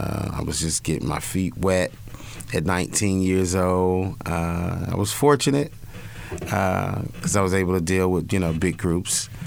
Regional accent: Cincinnati, Ohio, United States; Yeah. Okay. Cincinnati, Ohio, Funk Town.

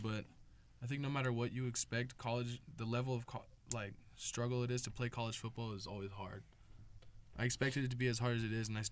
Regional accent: Oxnard, California, United States; I'm from Oxnard, which is closer to Moore Park. So I'm more used to that weather and that environment.

